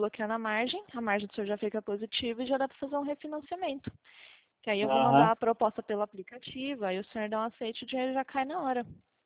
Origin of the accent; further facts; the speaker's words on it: São Paulo, Brazil; Eu sou de São Paulo.